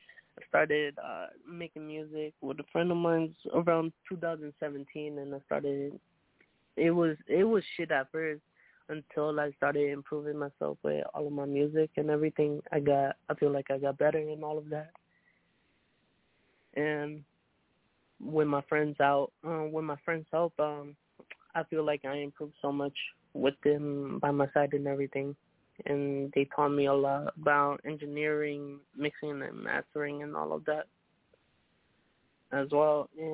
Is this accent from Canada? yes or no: no; Florida, United States; I'm from Florida.